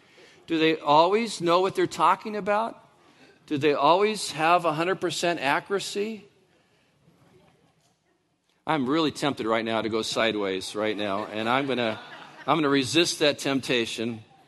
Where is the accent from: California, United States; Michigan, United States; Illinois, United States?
California, United States; now in Oregon, United States; Yeah, I'm from California. Sorry. I'll learn.